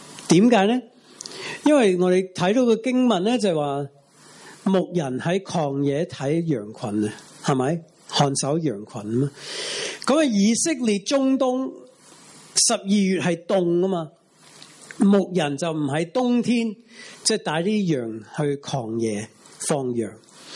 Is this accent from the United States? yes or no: yes; Oklahoma, United States; Cantonese is a second language; 我嘅家乡嘅俄克俄州落大雪啊，有连即系十几架车嘅连环车王啊。咁啊，我哋以前细嘅时候都系成日都系咁样